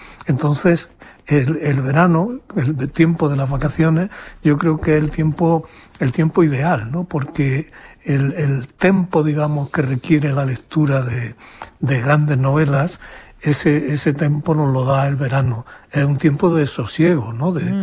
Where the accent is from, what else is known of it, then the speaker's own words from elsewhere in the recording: Jaén, Andalusia, Spain; La España de Jaén. Claro. Que es mi tierra, que está muy cerca de la Mancha